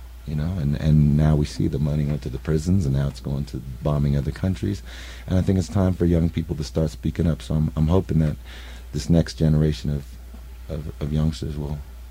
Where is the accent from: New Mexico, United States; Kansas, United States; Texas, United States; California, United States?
California, United States; Davis; also born or lived in Oakland / San Francisco; It was in California. I was born in Oakland. I grew up mostly in Davis, California, and I moved to San Francisco in 1984.